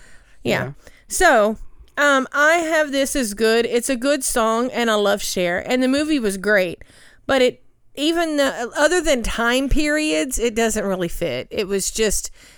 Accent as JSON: {"language": "English", "country": "United States", "said": "See, for me, being an American, when I think of this song out, like, on a screen"}